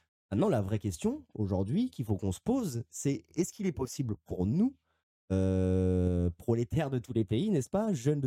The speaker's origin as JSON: {"language": "French", "country": "France", "said": "Ça ne veut pas dire qu'on vit, nous, en tant que Français, la même chose que vivent les Malgaches."}